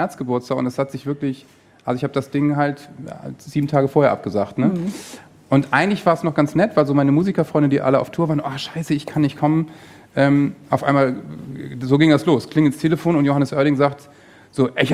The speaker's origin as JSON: {"language": "German", "region": "North Rhine-Westphalia", "country": "Germany"}